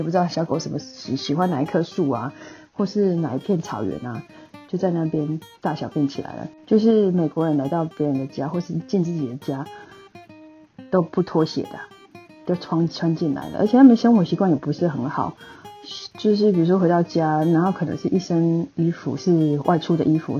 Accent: Taiwan; now in United States; 因为我是在台湾长大的，台湾潮湿的环境不适合有地毯的

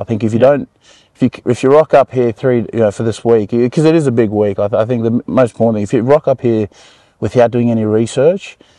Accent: Queensland, Australia; now in Sydney, Australia; Mind you, I'm originally from Queensland

